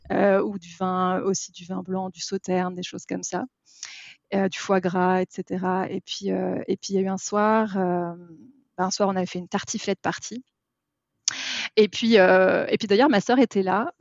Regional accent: Paris, Île-de-France, France; moi j'ai grandi à Paris, bon, j'ai fait ma scolarité standard à Paris

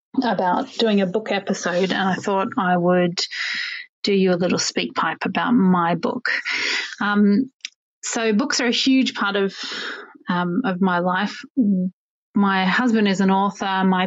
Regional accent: Melbourne, Victoria, Australia; now in Scotland, United Kingdom; But I'm from Melbourne originally and have ended up in Scotland with my pea and my husband.

